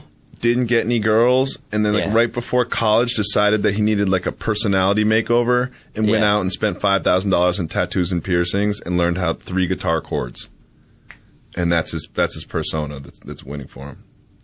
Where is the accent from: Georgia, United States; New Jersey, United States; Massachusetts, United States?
Massachusetts, United States; Amherst; what about CJ, the punter from the University of Massachusetts from my hometown, Amherst, Massachusetts?